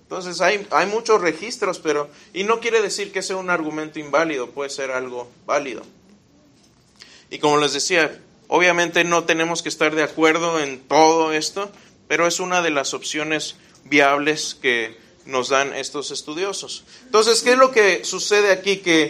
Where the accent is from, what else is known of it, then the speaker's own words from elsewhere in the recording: Querétaro, Mexico; Yo soy de Querétaro. ¿Alguien de Querétaro acá? ¿Alguno de mis paisanos?